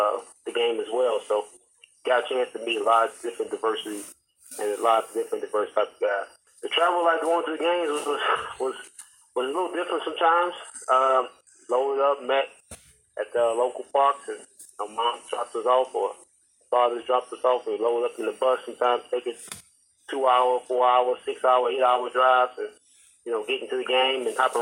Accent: Chicago, Illinois, United States; I'm from Chicago, Illinois.

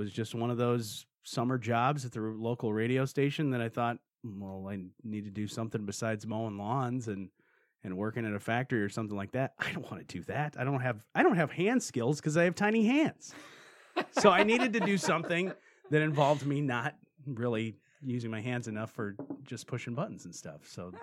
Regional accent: Michigan, United States; So I'm from Southwest Michigan, born and raised.

